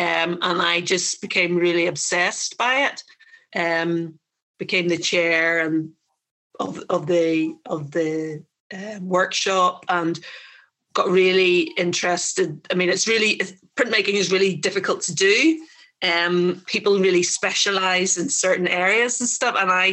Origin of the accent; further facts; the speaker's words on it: Northern Ireland, United Kingdom; I'm from Northern Ireland, was over in the States on a Fulbright, came back pre-ceasefire